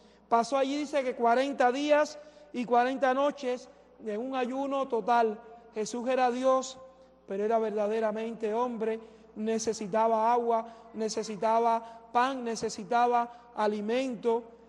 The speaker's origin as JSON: {"language": "Spanish", "country": "Cuba", "said": "La mayor parte de ustedes, de nosotros, somos cubanos y sabemos lo que es la falta de pan."}